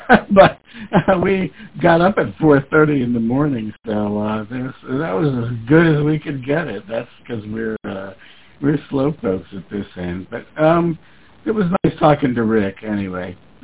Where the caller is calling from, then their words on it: Rantoul, Illinois, United States; Good evening, Wayne. … I'm in Rantoul, Illinois